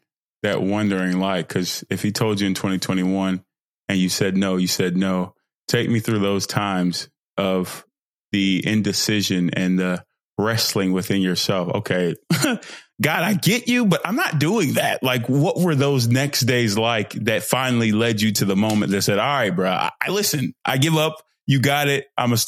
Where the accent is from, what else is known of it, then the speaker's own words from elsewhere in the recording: Fort Worth, Texas, United States; also born or lived in Nigeria; Dallas, Texas, native. Well, Fort Worth native, by way of Nigeria, because I'm Nigerian.